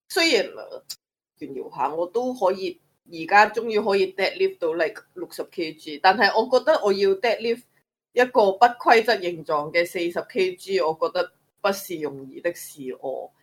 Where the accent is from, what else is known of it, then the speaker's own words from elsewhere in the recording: Hong Kong; 我觉得作为香港人来讲已经很好的了，